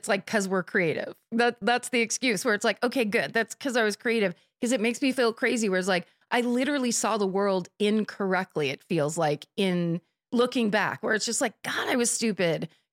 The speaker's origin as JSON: {"language": "English", "country": "South Africa", "tie": "born or raised there", "said": "I grew up in South Africa."}